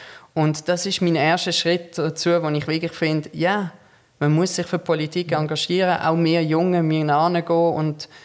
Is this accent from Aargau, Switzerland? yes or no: no; Muttenz, Basel-Landschaft, Switzerland; Ja, also ich wohne in Muttenz. Ich wohne schon seit immer in Muttenz. Ich bin in Muttenz aufgewachsen, an der Baselstrasse.